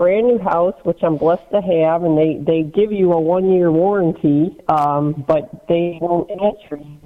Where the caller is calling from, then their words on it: Florida, United States; I am calling from Florida, and unfortunately, I lost my house in one of the hurricanes.